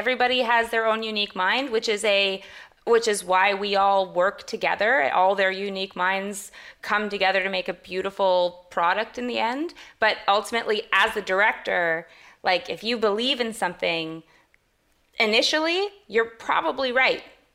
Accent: Canada; I'm Canadian as well

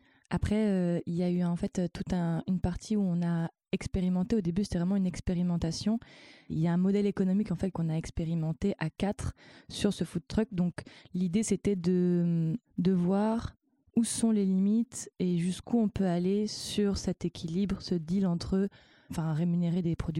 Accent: Provence-Alpes-Côte d'Azur, France; moi j'ai grandi dans le Vaucluse, c'est un lieu très, très productif, notamment en fruits et en légumes.

